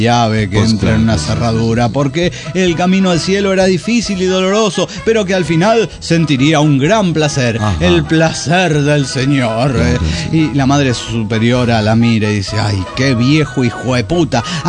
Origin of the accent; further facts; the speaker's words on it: Lima, Peru; Soy la renegada de Lima, Perú.